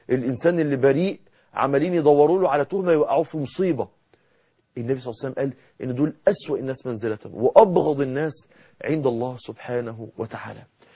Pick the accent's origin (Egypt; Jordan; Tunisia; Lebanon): Egypt; إنما النميمة هي نقل الكلام اللي احنا بنسميها عندنا في مصر الفتنة